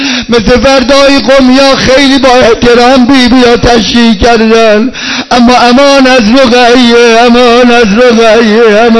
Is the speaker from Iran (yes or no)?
yes; Isfahan, Iran; now in Qom, Iran; خدایا من بچه اصفهانم بابا